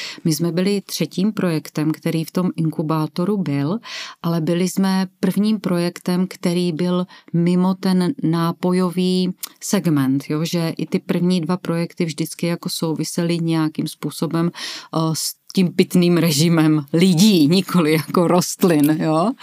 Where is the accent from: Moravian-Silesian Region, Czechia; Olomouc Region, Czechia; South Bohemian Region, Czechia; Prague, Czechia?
Moravian-Silesian Region, Czechia; Krnov; jsem z Krnova